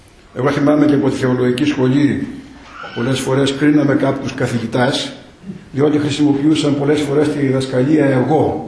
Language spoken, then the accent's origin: Greek; Eastern Macedonia and Thrace, Greece; Ακόμη και στο χωριό που μεγάλωσα εγώ στη Θράκη